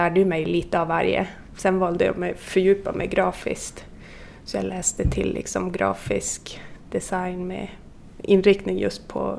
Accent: Jukkasjärvi, Norrbotten County, Sweden; jag är född och uppvuxen här uppe i Jukkasjärvi.

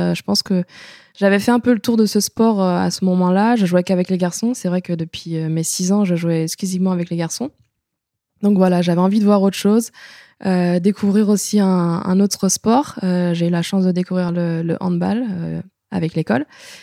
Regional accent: Brittany, France; je viens de Bretagne. C'était pas en tout cas à l'époque la terre promise pour faire du rugby.

